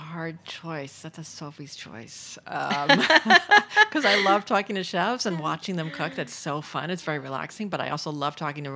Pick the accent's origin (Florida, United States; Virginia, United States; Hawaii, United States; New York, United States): New York, United States; Manhattan; You know, I grew up in Manhattan. I'm going to have to say Manhattan.